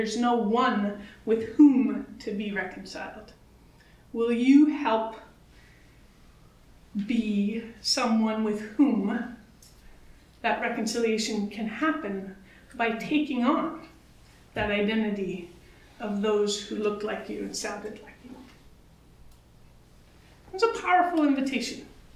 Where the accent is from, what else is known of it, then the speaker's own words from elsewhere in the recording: United States; now in Canada; I'm an American originally. I'm a Baptist. And so I sat in circles listening to residential school survivors' stories, seeing myself as separate because I'm not Canadian.